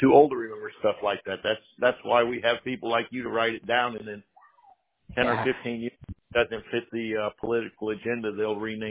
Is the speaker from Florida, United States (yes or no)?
yes; Tampa, Florida, United States; born there; I was born in 1958 in Tampa, Florida